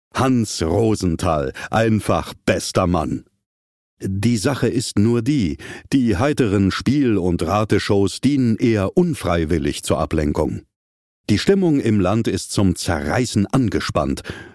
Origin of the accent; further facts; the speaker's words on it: East Germany, Germany; Ich bin in der DDR aufgewachsen